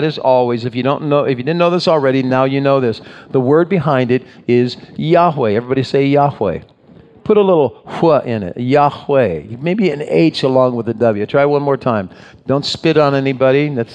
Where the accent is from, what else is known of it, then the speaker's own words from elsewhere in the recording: Ohio, United States; I grew up in Ohio, in southeastern Ohio, and there's a town of Goshen about 15 miles from where I grew up as a kid.